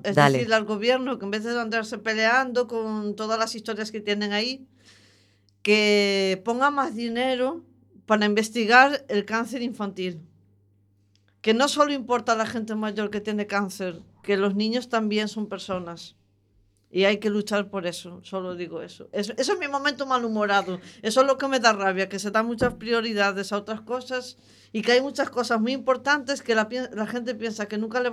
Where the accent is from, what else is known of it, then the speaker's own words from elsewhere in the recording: Camariñas, Galicia, Spain; Yo soy de Camariñas.